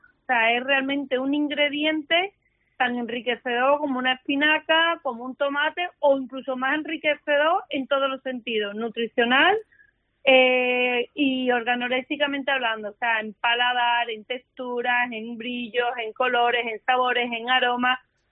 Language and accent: Spanish; Seville, Andalusia, Spain; aunque yo soy de Sevilla